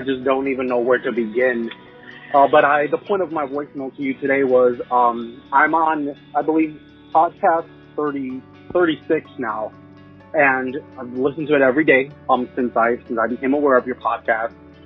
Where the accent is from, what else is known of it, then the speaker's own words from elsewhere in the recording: Chicago, Illinois, United States; Hi, Nicole. … I am from Chicago.